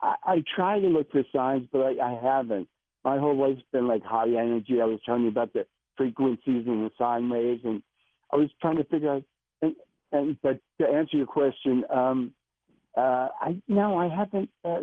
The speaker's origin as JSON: {"language": "English", "region": "New Jersey", "country": "United States", "said": "I'm from Central Jersey."}